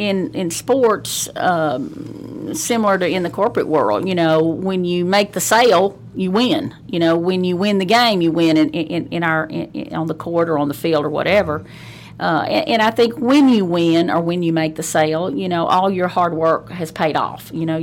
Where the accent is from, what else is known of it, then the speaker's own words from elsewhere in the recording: Alabama, United States; also born or lived in Tennessee; I grew up in the South in Alabama before Title IX.